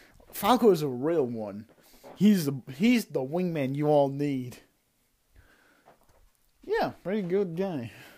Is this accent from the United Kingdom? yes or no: yes; United Kingdom; Oi, I'm British, bruh.